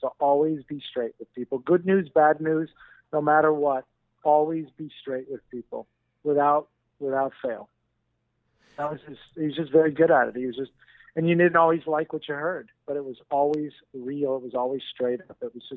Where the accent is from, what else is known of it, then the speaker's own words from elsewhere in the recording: Miami, Florida, United States; also born or lived in Lebanon; I was born in Beirut, Lebanon. I lived in an orphanage. I was adopted by an American family in Miami, Florida.